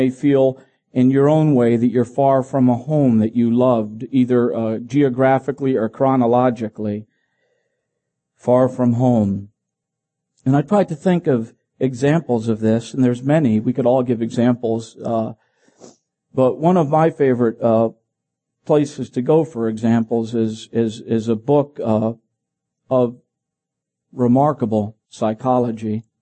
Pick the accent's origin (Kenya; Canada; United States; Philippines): Philippines; I grew up in the Philippine Islands, so, you know, like mangoes, that certain tastes could bring me back, right?